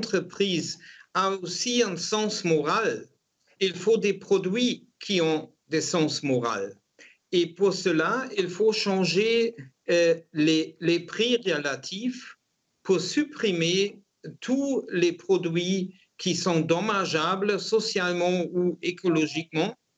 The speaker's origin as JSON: {"language": "French", "country": "Germany", "said": "Chez nous, en Allemagne, on a la collaboration entre les syndicats et les propriétaires."}